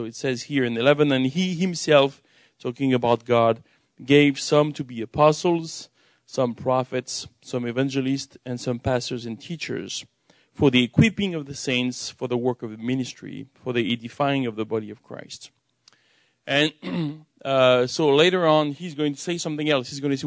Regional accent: France; accent: French; English is a second language; So I'm originally from France, which explains my accent, all right, when I speak English.

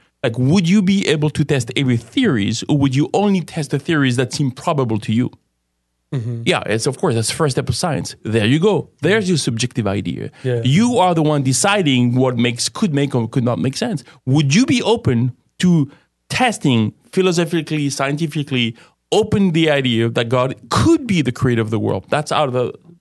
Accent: France; I don't know. I come from France.

